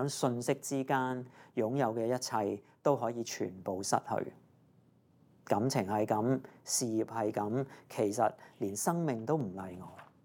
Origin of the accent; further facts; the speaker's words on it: Hong Kong; 作為一個香港人，如果你今天身處在海外的話